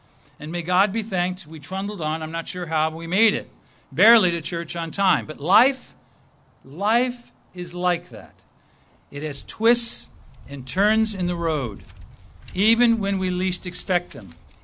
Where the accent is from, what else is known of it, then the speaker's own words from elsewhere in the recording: Pasadena, California, United States; born there; I'm a California native. I was born in Pasadena.